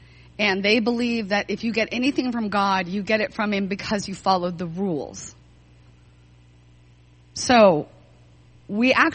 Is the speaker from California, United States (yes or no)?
no; Joplin, Missouri, United States; So for example, I grew up in Joplin, Missouri.